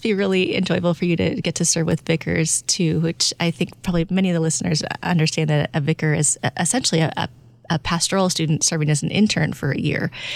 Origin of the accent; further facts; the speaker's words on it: Iowa, United States; I'm from Iowa.